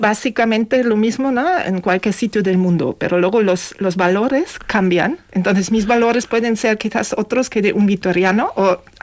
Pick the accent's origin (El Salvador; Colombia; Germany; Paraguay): Germany; Bavaria; Spanish is a second language; now in Spain; cuando yo vine de Baviera, que Baviera también es una zona muy tradicional, muy, muy folclórica, por decirlo.